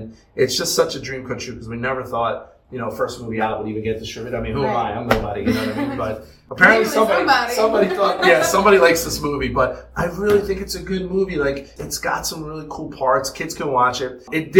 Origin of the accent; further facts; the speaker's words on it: Burlington, New Jersey, United States; bringing it back to my hometown of Burlington, New Jersey